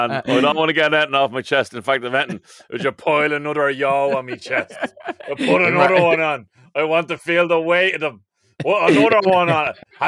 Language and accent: English; Ireland; It means it's Ireland. We're Irish, like.